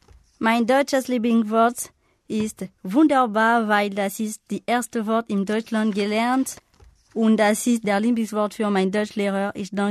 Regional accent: Libreville, Estuaire, Gabon; German is a second language; Ich komme aus Libreville, Gabun. Ich bin in 1997 geboren. Ich lerne Deutsch

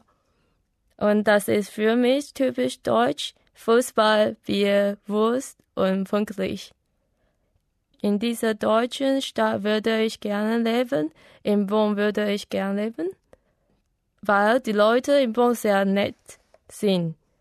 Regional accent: Taiwan; German is a second language; Ich komme aus Taiwan. Ich bin eine Studentin.

